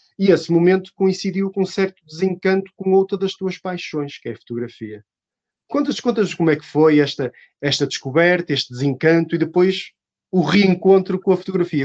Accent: Porto, Portugal; eu sou do Porto, portanto, se calhar estou a arrastar a brasa à minha sardinha

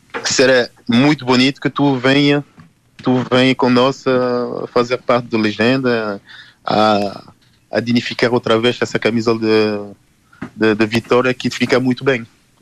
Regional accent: Paris, Île-de-France, France; sou de Paris mesmo, eu nasci em Paris, e a minha zona é mais depois de 95.

